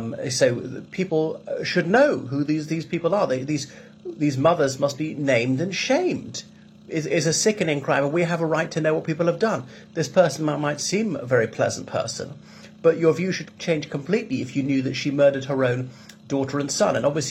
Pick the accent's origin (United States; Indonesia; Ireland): Ireland; from Ireland.